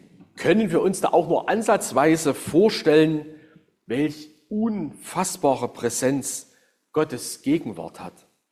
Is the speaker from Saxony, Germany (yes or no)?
yes; Saxony, Germany; In meiner Heimat, dem Westerzgebirge, da gibt es unter den vor der Wende Geborenen einen Witz.